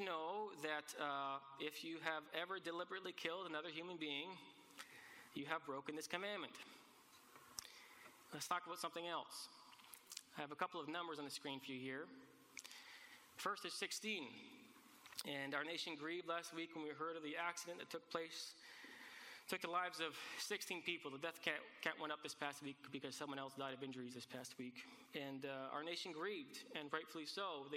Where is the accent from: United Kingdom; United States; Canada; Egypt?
Canada; I don't necessarily take pride in being a Canadian.